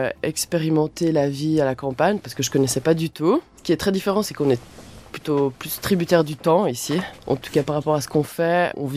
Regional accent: Geneva, Switzerland; Oui, alors je suis originaire de Genève.

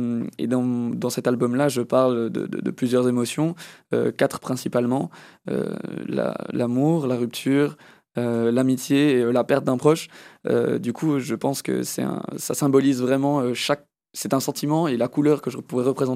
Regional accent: Canada; first language French; Ma langue maternelle, c'est le français, mais mon papa est canadien. Et du coup, je suis originaire d'un pays qui a le double langage, l'anglais et le français.

